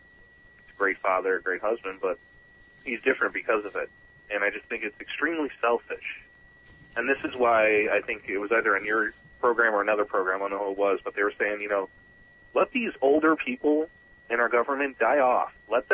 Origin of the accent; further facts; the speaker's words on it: Melrose Park, Illinois, United States; Where I grew up in Melrose Park, that didn't happen.